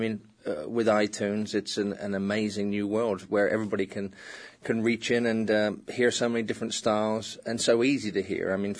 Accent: England, United Kingdom; now in United States; I'm an Englishman, and that's the first thing you should know.

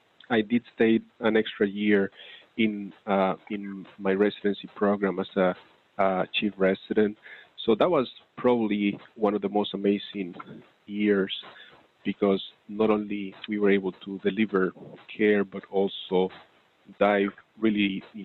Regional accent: Panama; moved away as an adult; now in United States; I'm originally from Panama in Central America. I grew up there and I did my medical training at the University of Panama.

